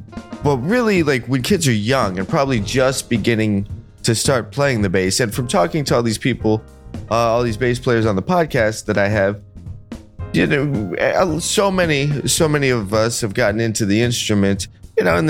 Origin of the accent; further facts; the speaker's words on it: Phoenix, Arizona, United States; Phoenix for a couple days. That's always cool. It's always a little surreal every time I go back to my hometown.